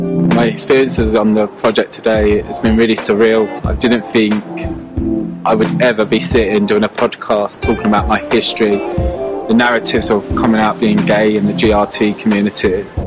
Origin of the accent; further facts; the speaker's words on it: Eastbourne, South East England, United Kingdom; now in Bolton, United Kingdom; I'm originally from Eastbourne, but I now am based in Bolton.